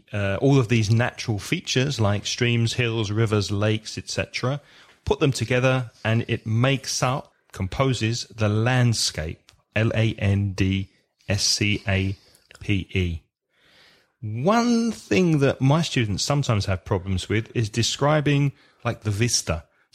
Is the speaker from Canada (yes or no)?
no; East of England, United Kingdom; And I'm from Essex, which is in southeast England, and it's also not very hilly. It's quite flat. In fact, it's as flat as a pancake.